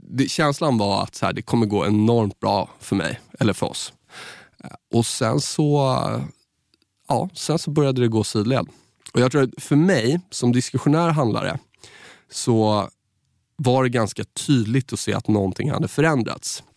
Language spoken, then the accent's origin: Swedish; Saltsjöbaden, Stockholm County, Sweden; en gammal kompis från Saltis där jag är uppvuxen